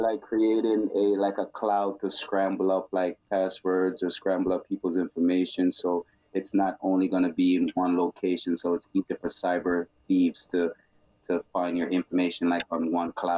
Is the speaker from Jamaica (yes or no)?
yes; Jamaica; also born or lived in Canada; now in New York, United States; Originally, like I said, I came from Jamaica. Came to Canada in the 80s, and then I did a lot of stuff here in Canada, and then I moved to the United States is when I moved to New York